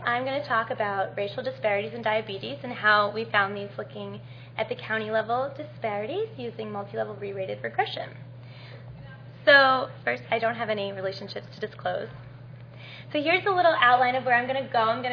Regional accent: Winston-Salem, North Carolina, United States; I'm from North Carolina. I've lived kind of all over that area. So I grew up in Winston-Salem, which is in the middle.

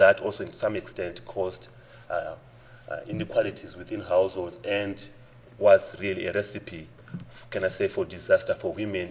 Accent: Zimbabwe; also born or lived in Malawi; I'm from Zimbabwe myself. I was born and brought up in Zimbabwe.

